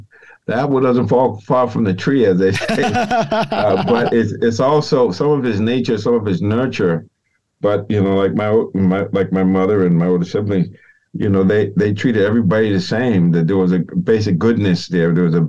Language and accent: English; Boston, Massachusetts, United States; I grew up in Boston, Massachusetts and Roxbury. And we were living at 52 Quincy Street.